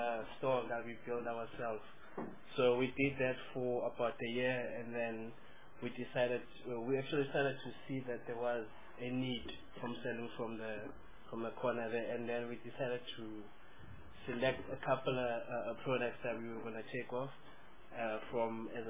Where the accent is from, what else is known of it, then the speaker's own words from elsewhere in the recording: Northern Cape, South Africa; born there; because I was born in the Northern Cape